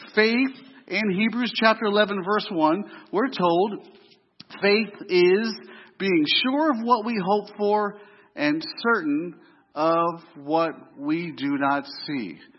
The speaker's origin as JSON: {"language": "English", "region": "East Coast", "country": "United States", "said": "Now, I said this the last time I was here, but I'm from the East Coast. And when I see a speed bump, I speed up."}